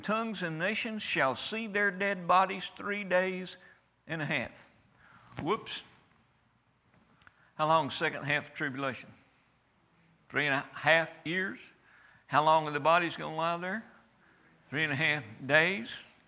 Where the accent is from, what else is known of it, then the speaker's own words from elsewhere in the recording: United States; I'm an American. I say that with great pride.